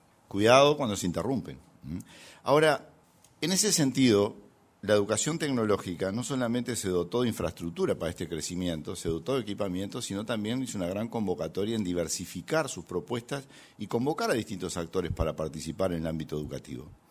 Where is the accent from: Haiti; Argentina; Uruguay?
Uruguay; a veces también la humildad es parte de nuestra propia conformación como uruguayos y tenemos que defenderla